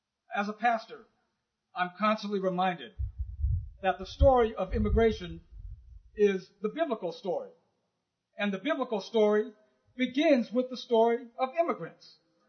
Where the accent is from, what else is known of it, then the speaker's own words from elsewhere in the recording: California, United States; You know, I'm from California, so that means I believe in earthquakes.